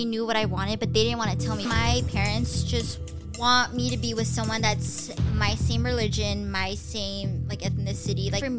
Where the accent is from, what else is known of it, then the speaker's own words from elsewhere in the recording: Bakersfield, California, United States; So I'm currently 19 years old. I'm a year younger than Nat and Jacob, and I'm from Bakersfield.